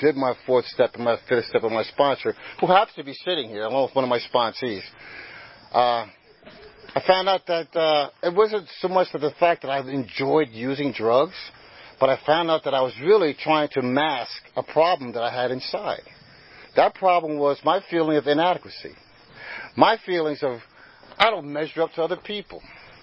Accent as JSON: {"language": "English", "region": "New Jersey", "country": "United States", "tie": "born or raised there", "said": "Yeah, I'm from New Jersey, so some of you guys who are Pittsburgh fans, you're not going to like it, so I understand. But I was born and raised in North Jersey."}